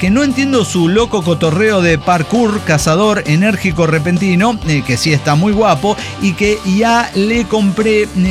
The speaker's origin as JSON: {"language": "Spanish", "town": "Juchitán", "region": "Oaxaca", "country": "Mexico", "tie": "born or raised there", "said": "me atragantó cuando escuché que nombraron a mi pueblo, mi nombre, y me da alegría que ya hasta pronóstico del tiempo del Istmo de Tehuantepec hay."}